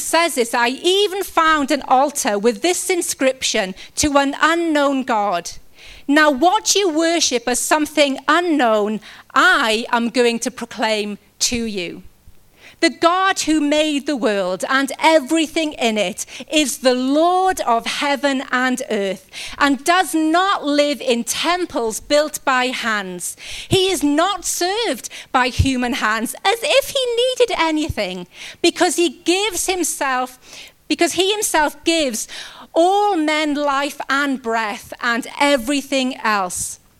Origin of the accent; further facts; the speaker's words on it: United Kingdom; We're British and we're just going to put that face on and everything is going to be okay.